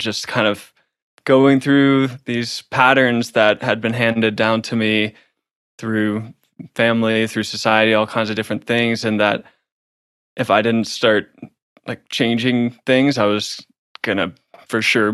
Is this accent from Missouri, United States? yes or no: yes; St. Louis, Missouri, United States; And I come from St. Louis, Missouri, and was raised in a pretty conservative kind of environment.